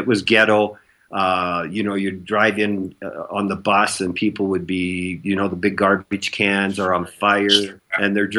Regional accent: Canada; it's just like something out of the movies that growing up in Canada, you'd only see on TV.

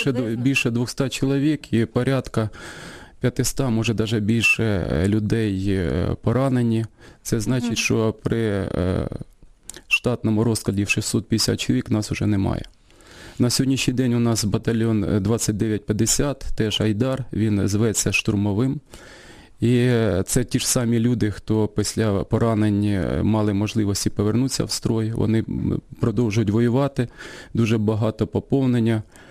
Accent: Kherson Oblast, Ukraine; Я ріс у бабусі на Херсонщині.

